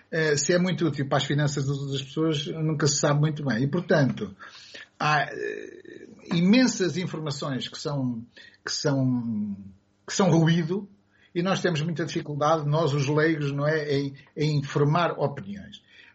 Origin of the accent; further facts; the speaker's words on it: Portugal; Eu, enquanto português